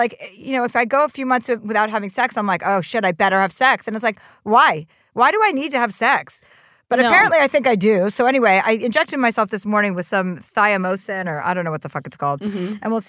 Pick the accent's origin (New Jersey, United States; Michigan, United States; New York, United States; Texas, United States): New Jersey, United States; I'm from New Jersey.